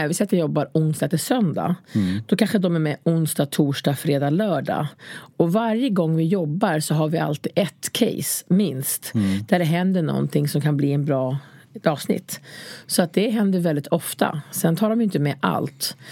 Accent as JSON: {"language": "Swedish", "region": "Gävleborg County", "country": "Sweden", "lives_now": "Stockholm, Sweden", "said": "jag kommer från Hudiksvall och Ljusdal och så här, jag har bott lite överallt där. Och så kom jag till Stockholm."}